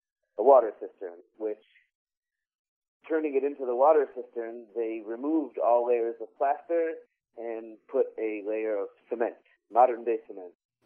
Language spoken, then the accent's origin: English; Detroit, Michigan, United States; I grew up in around Detroit, Michigan, suburbs of Detroit, Michigan, and went to Jewish Hebrew school up until high school